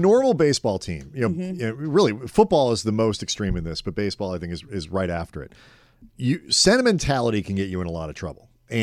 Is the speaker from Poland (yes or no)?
no; St. Louis, Missouri, United States; I grew up in St. Louis, Cardinal fan, all that kind of stuff.